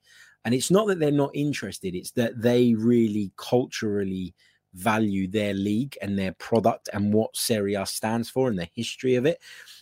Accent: England, United Kingdom; Yes, I've grown up in England, and that's great. And, you know, I'm grateful for being a British citizen and all of that.

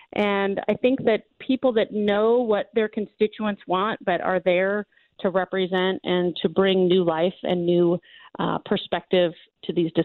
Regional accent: Decatur, United States; We need to, you know, Decatur, it's my hometown.

